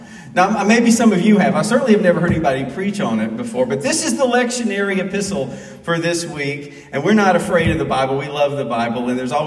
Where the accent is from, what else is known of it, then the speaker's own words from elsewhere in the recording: Alabama, United States; So, when I grew up in Alabama, I remember hearing megaphone preachers.